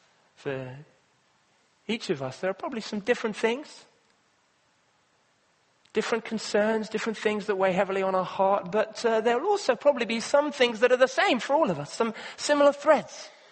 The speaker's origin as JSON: {"language": "English", "country": "Kenya", "tie": "born or raised there", "said": "I grew up in Kenya."}